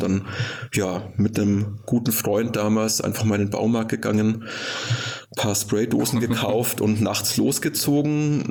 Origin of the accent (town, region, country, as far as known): Nuremberg, Bavaria, Germany; born or raised there; accent: Franconian; now in Fulda, Germany